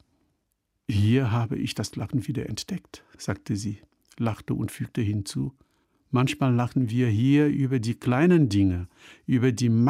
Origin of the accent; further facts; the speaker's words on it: Cameroon; wie es Titacha, der alte weise Mann in dem Dorf meiner Kindheit in Kamerun, gesagt hat.